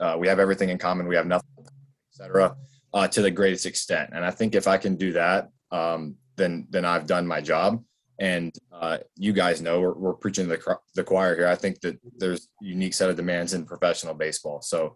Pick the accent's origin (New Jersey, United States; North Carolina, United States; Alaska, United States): North Carolina, United States; Raleigh; now in Amarillo, United States; I'm from the Raleigh area of North Carolina.